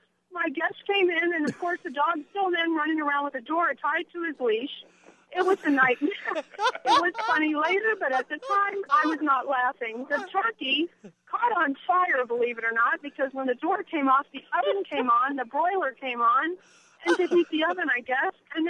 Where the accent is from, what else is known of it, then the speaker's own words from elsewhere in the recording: Fort Lauderdale, Florida, United States; I'm from Fort Lauderdale.